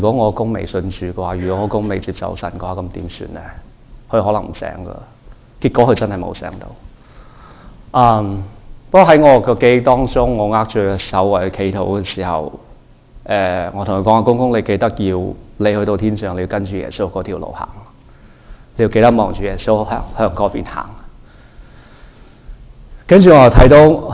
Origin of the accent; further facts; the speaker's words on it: Taiwan; born there; 我喺台湾出世。咁主要原因我识讲广东话，系因为我屋企系广东人。